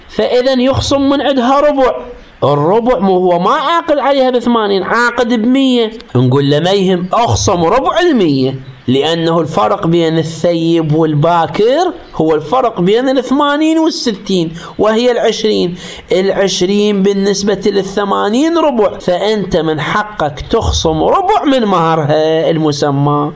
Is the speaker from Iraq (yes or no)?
yes; Iraq; هاي العبارة عندنا بالعراق يستعملوها